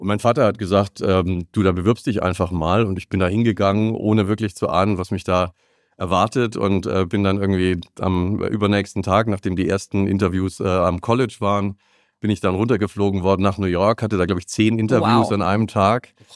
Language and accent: German; Esslingen, Baden-Württemberg, Germany; Also kommen tue ich aus dem Schwabenland. Hört man vielleicht nicht unbedingt, aber nee. Ich bin in Esslingen geboren, in der Nähe von Stuttgart. Bin da auch die ersten 14